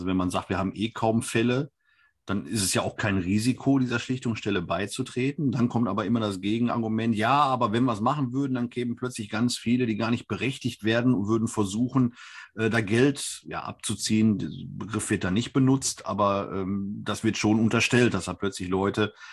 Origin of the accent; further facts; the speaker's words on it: Kamp-Lintfort, North Rhine-Westphalia, Germany; ich komme aus Kamp-Lintfort, kenne also die Steinkohlesituation sehr, sehr gut